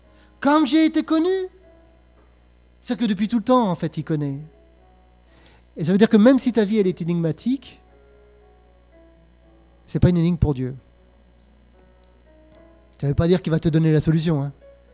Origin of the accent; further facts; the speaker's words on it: Montreal, Quebec, Canada; Je viens de Montréal. Donc quand on sort de Montréal, c'est à l'autre bout du monde déjà.